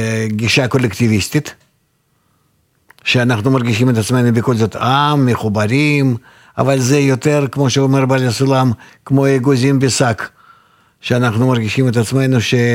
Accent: Russia; Hebrew is a second language; moved away as an adult; now in Israel; לפי מה שאני מכיר רוסים, שנולדתי וגדלתי שם, ועד גיל 25 הייתי חי שם

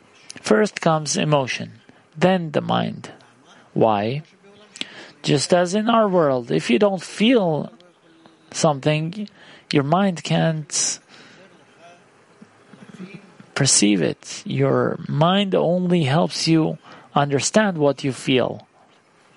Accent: Ramat Gan, Tel Aviv District, Israel; I'm from Ramat Gan.

